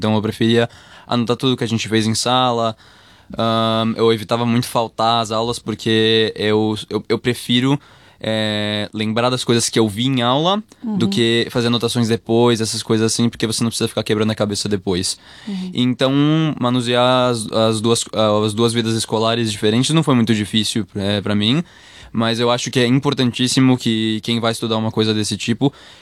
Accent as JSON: {"language": "Portuguese", "country": "Brazil", "moved": "yes", "lives_now": "Australia", "said": "Eu diria que se alguma pessoa me perguntar de onde eu sou, com certeza eu vou dizer Brasil. Mas eu acho que a Austrália tem um impacto muito grande na minha vida."}